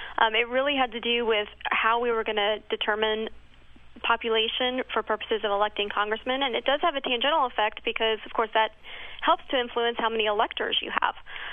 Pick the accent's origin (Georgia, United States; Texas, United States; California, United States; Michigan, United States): Texas, United States; Well, I'm a Texan. My dad is an oil. I grew up around that.